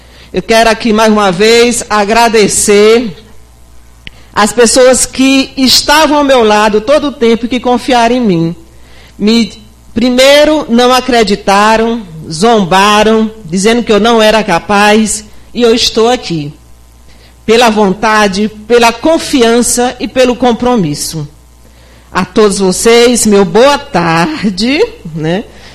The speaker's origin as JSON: {"language": "Portuguese", "town": "Guadalupe", "region": "Piauí", "country": "Brazil", "said": "Sou de Guadalupe, moro há muitos anos e sempre escuto a mesma coisa."}